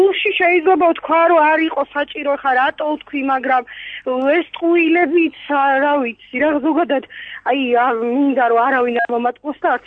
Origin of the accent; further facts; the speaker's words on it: Kakheti, Georgia; ახლა ქიზიყიდან ვარ და თოთა დაან თუდად ვიცი.